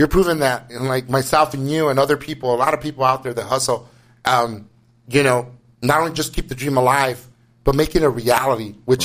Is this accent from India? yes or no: no; Los Angeles, California, United States; like I grew up in East L.A., that sound like a person from East L.A.